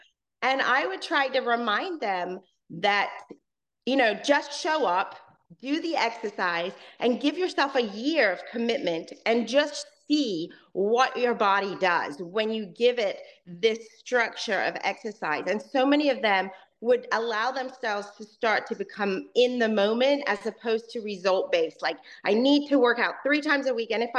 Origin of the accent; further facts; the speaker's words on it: Hong Kong; growing up in Hong Kong, I was exposed to different kinds of sports that I played also.